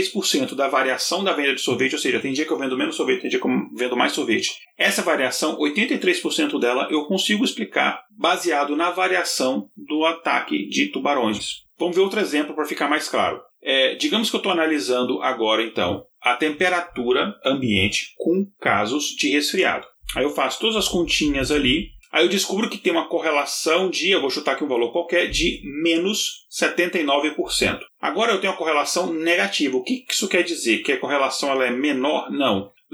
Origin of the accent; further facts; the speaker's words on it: Minas Gerais, Brazil; Sou mineiro, adoro queijo.